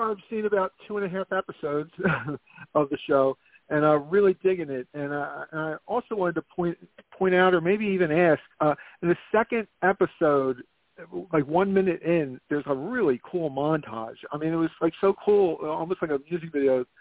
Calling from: Philadelphia, Pennsylvania, United States; calling from Philadelphia.

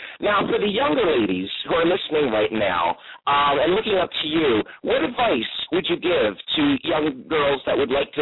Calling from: San Diego, California, United States; I'm calling from San Diego.

